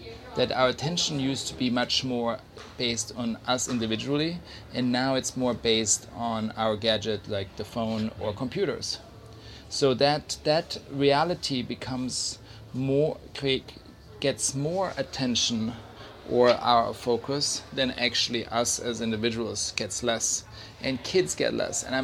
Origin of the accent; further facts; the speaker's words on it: Switzerland; I grew up in Switzerland in the mountains and I didn't have a lot of friends growing up. It was very sort of isolated.